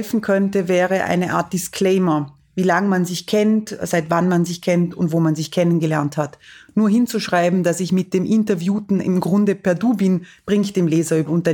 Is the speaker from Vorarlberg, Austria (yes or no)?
yes; Vorarlberg, Austria; Mein Vater, ich komme aus Vorarlberg, hat immer gesagt, dass man in der Mundart keine politische Diskussion führen kann.